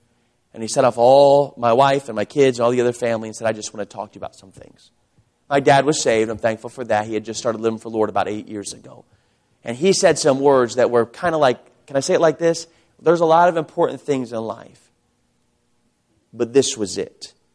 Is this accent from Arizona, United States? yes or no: yes; Tucson, Arizona, United States; I grew up in Tucson, Arizona. And I joke with people across the country.